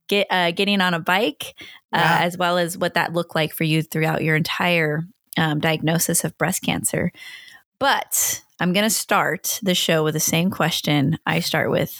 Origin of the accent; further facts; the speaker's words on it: California, United States; I'm from California, you know, so I get the middle of the country kind of messed up.